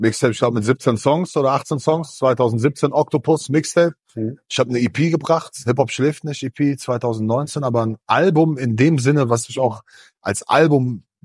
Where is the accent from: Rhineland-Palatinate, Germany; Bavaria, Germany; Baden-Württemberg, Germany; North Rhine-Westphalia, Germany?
North Rhine-Westphalia, Germany; Meschede; Am Wochenende bin ich in Meschede, in meiner Heimatstadt